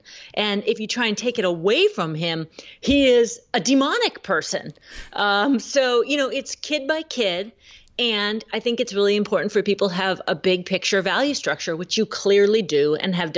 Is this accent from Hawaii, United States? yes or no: yes; Maui, Hawaii, United States; Well, you know what my hometown is, Maui.